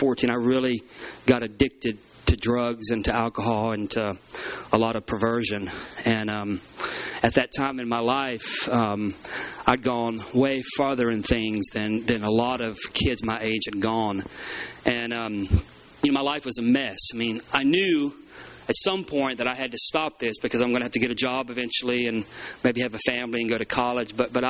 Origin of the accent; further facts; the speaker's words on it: Panacea, Florida, United States; I was born in Pensacola, Florida, and then my stepfather moved us over to the Tallahassee, Florida area, just south of Tallahassee, in a real rural wooded county called Wakulla County down near Panacea, Florida.